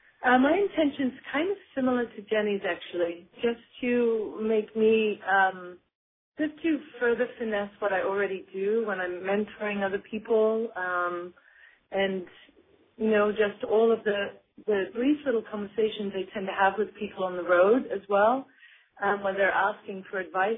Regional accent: Falkland Islands; now in Venice, United States; I live in California, in Venice. I'm originally from the Falkland Islands.

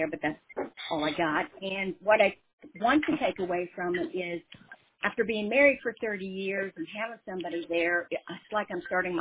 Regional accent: Gibsonville, North Carolina, United States; I'm from Gibsonville, North Carolina. We have more cows than people here

